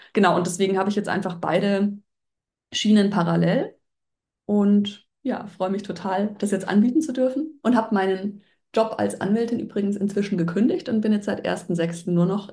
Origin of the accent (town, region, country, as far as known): Bavaria, Germany